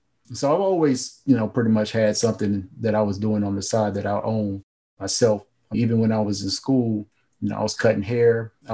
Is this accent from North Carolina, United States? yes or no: yes; North Carolina, United States; Yeah. I'm from North Carolina.